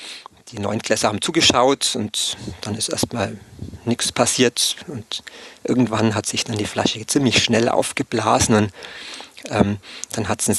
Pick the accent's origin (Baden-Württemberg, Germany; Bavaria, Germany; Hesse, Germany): Bavaria, Germany; Thalkirchdorf; das war im Dorf, wo ich herkomme, im Allgäu in Thalkirchdorf, auf der Brücke